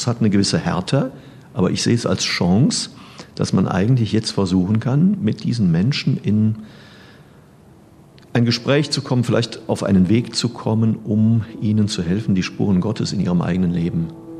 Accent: Cologne, North Rhine-Westphalia, Germany; now in Hamburg, Germany; Ich komme ja selber aus Köln und kann von daher ein bisschen beurteilen, wie die Entwicklung dort läuft.

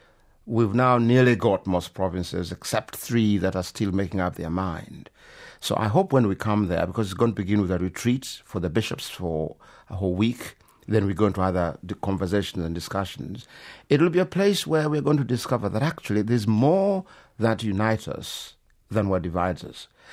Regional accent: Uganda; You see, I come from Uganda

